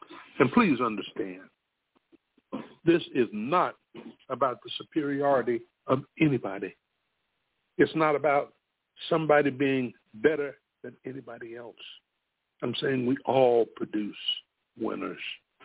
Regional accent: South Carolina, United States; born there; I was born in South Carolina. I didn't see myself traveling much outside of that state.

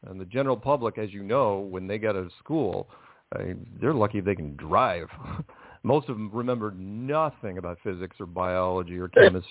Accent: Seattle, Washington, United States; He's just an actor from Seattle. I should know I'm from Seattle.

